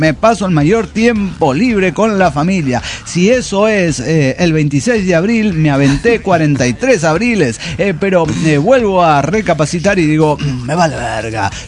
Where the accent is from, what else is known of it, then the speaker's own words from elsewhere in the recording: Culiacán, Sinaloa, Mexico; de Culiacán, Sinaloa.